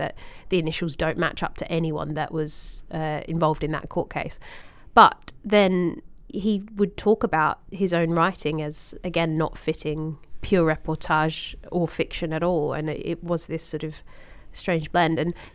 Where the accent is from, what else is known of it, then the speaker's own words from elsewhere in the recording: Australia; So I'm thinking of Songlines, particularly as an Australian.